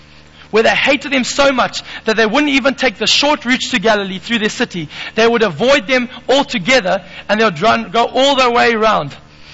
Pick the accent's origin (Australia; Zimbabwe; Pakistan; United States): Zimbabwe; I'm from Zimbabwe.